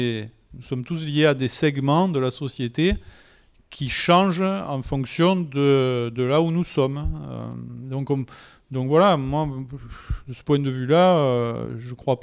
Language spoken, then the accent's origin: French; Provence-Alpes-Côte d'Azur, France; si je vais n'importe où en Provence et qu'on me demande d'où tu viens, je vais dire je suis des Galières. Mais si je suis à Paris, je dirais que je suis provençal. Et si je suis à l'étranger, je dirais aussi que je suis français.